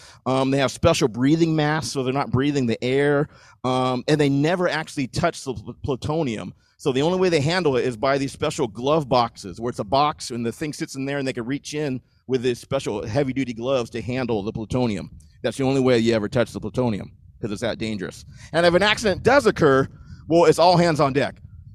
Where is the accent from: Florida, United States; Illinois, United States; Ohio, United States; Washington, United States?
Washington, United States; The Hanford Nuclear Reactor, power reactor, is located in my home state of Washington.